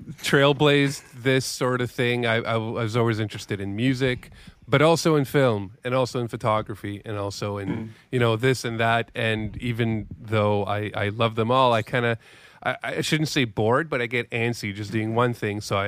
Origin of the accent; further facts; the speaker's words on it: Canada; most Canadians in major cities are chameleons, are American chameleons, basically, and you can't tell from our accent or from the content we make that we're actually up in Canada.